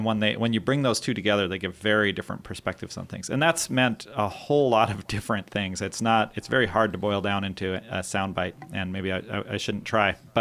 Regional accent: Seldovia, Alaska, United States; I grew up in Soldovia, spent a lot of time wandering around in the woods

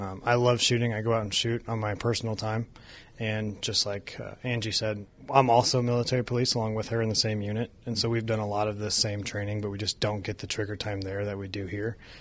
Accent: Iowa, United States; from Kasuth County.

